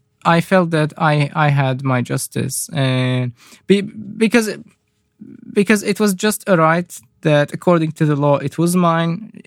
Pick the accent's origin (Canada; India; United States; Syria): Syria; English is a second language; moved away; they don't live in the flat where I grew up back in Syria. In fact, they live in Istanbul.